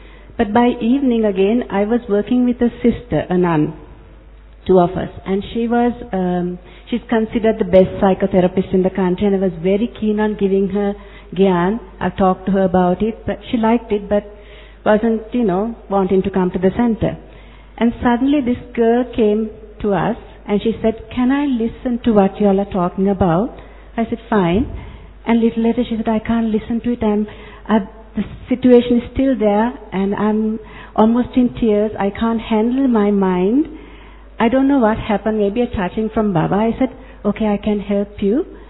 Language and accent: English; Sri Lanka; from Sri Lanka.